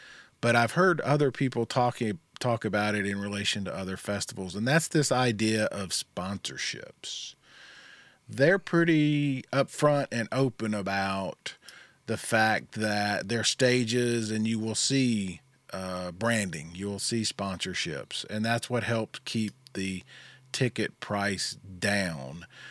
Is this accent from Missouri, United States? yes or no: no; Tennessee, United States; We're from Tennessee.